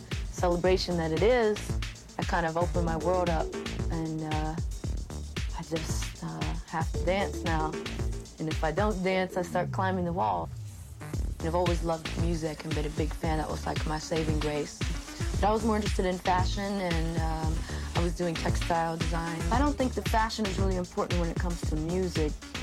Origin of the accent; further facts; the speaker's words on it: Youngstown, Ohio, United States; born there; also born or lived in Pittsburgh, United States / Boston, United States / Virginia, United States / Washington, D.C., United States; now in New York, United States; I was born in Youngstown, Ohio. I moved to Wickley, PA, then Pittsburgh, PA, then Boston, then Virginia, then Washington, D.C., and now New York